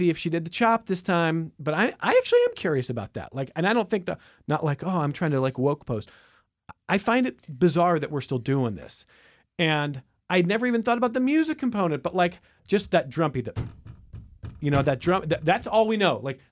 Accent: Cleveland, Ohio, United States; And I grew up in Cleveland and it was the Cleveland Indians, which is now the Cleveland Guardians.

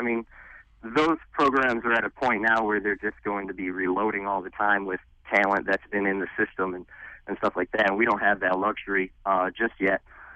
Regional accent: Eaton Rapids, Michigan, United States; Well, I'm from Eden Rapids, very rural, not an extremely diverse area.

